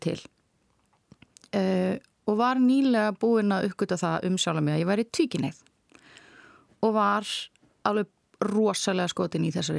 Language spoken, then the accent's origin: Icelandic; Akureyri, Northeastern Region, Iceland; fjölskylda mín var öll á Akureyri, þaðan sem ég er